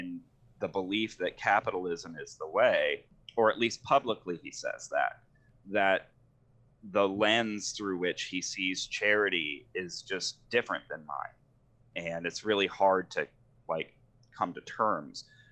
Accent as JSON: {"language": "English", "region": "Florida", "country": "United States", "tie": "born or raised there", "moved": "yes", "lives_now": "Atlanta, United States", "said": "at least down in Florida where I grew up, I'm not really from Atlanta. Like, I moved here a few years ago"}